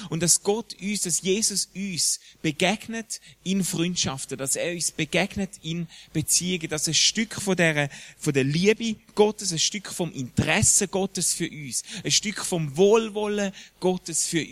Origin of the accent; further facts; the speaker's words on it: Schaffhausen, Switzerland; Ich bin ja in Schaffhausen in der Ostschweiz aufgewachsen